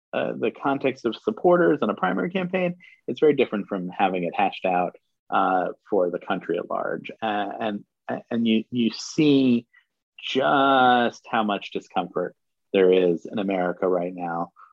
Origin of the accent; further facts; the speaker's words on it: New York City, New York, United States; and I grew up in New York City, like he was part of my life.